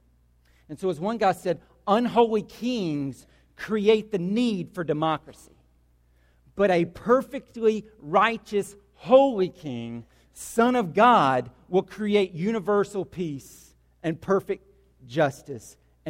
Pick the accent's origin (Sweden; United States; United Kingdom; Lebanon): United States; I mean, I'm American, I want democracy